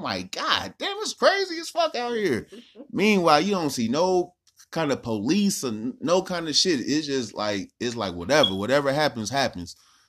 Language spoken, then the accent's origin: English; Ohio, United States; And I tell him, like, I'm from Ohio.